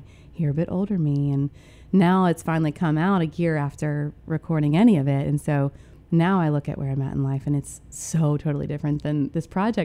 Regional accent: Millington, Tennessee, United States; also born or lived in Nashville; I was born and raised here in Millington, lived away for many years and moved back here

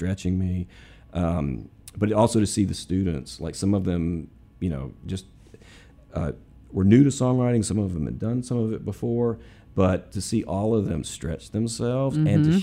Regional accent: Mobile, Alabama, United States; Like I grew up in Mobile, Alabama. I wasn't even in Memphis.

